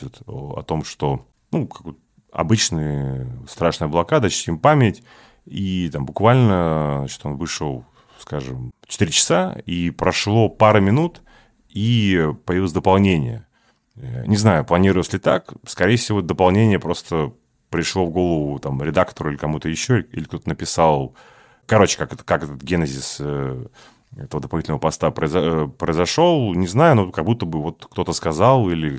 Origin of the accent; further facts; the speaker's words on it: Saint Petersburg, Russia; я ленинградец, у меня есть медаль, рожденная в Ленинграде, петербуржец в третьем поколении